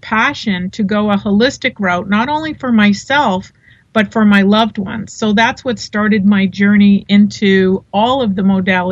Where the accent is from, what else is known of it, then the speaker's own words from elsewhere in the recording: Boston, Massachusetts, United States; I grew up in Boston. You can probably hear the accent.